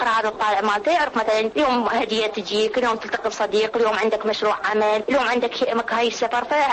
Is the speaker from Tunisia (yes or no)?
no; Iraq; وخصوصا احنا كمجتمع عراقي يختلف عن المجتمعات الاخرى